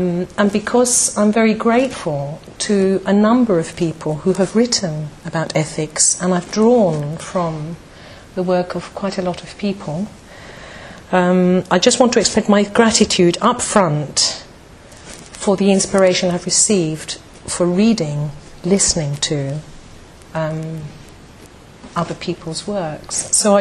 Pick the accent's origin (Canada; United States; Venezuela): Venezuela; first language Spanish; English is a second language; And because I'm from Venezuela and I speak Spanish and my family all speak Spanish, Aranya in Spanish is spider.